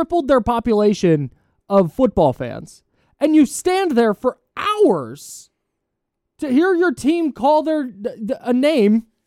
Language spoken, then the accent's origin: English; California, United States; now in Roseville, United States; in Roseville by way of somewhere in the Bay.